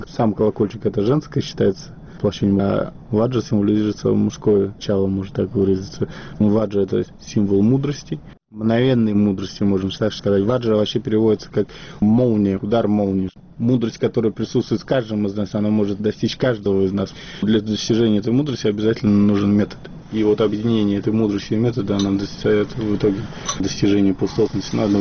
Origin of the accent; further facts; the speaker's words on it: Saint Petersburg, Russia; мы из Петербурга приехали. Потому что у нас там солнца нет, особенно сейчас.